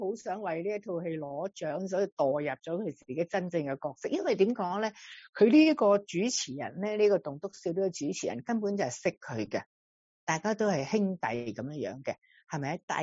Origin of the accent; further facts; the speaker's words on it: China; 咁我哋中国人就讲得非常之啱啊